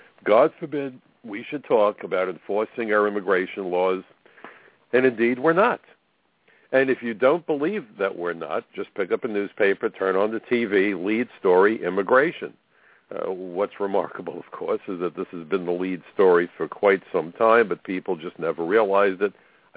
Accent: New York City, New York, United States; in my hometown of New York City

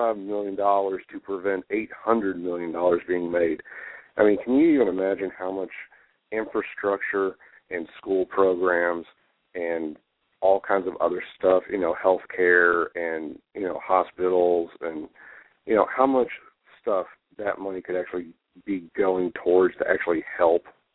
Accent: Tennessee, United States; But I think that it's actually going to be a good thing, but I'm from Tennessee, but, I'm really, rooting for them.

